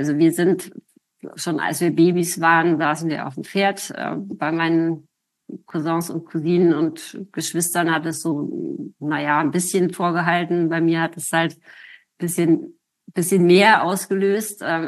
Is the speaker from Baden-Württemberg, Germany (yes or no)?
no; Hamburg, Germany; born there; Also ich bin in Hamburg geboren.